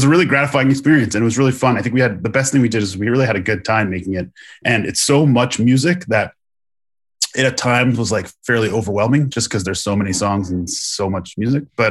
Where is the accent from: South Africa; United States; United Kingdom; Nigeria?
United States; New York; I grew up on Long Island.